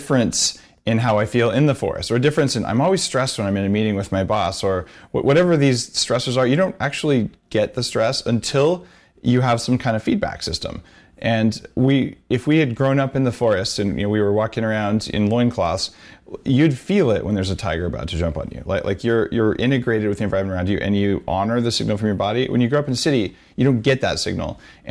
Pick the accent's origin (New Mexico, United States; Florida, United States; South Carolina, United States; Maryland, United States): New Mexico, United States; Because like I grew up in New Mexico. We have some pinons, those little pine nut trees, and some kind of scrub.